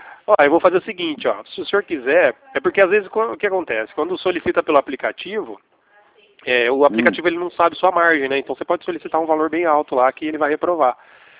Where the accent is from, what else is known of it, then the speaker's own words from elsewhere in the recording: Campinas, São Paulo, Brazil; Não, eu sou de Campinas, interior de São Paulo.